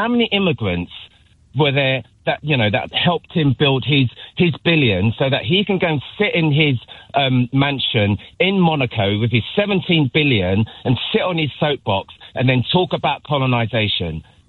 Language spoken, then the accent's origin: English; United Kingdom; I'm black, I'm British, I'm proud, but I'm also proud of my, you know, my heritage as well.